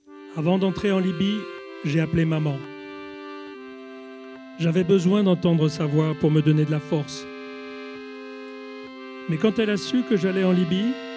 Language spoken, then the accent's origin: French; Guinea; moved away; Moi, je demandais juste à retourner chez moi en Guinée